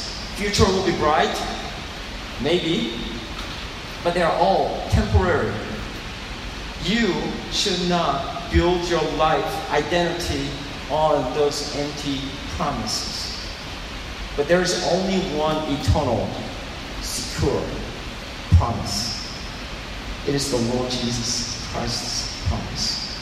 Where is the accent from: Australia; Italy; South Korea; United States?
South Korea; I'm from Korea, by the way. I love Korean food.